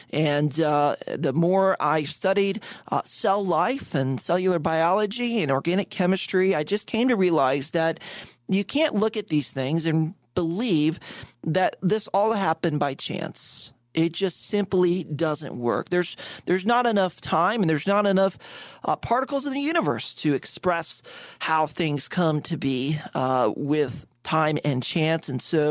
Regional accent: Boynton Beach, Florida, United States; I was born and raised in Boynton Beach, Florida, and been a fifth-generation Floridian.

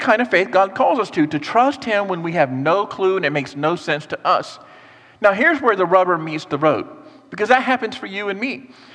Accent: Florida, United States; I was raised right here in Florida.

